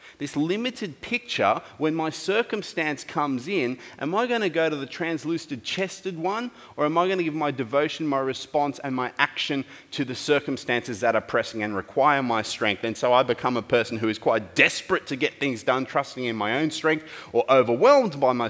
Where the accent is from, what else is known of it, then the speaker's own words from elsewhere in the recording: Australia; He doesn't have the same worldview all the time as I do as an Aussie.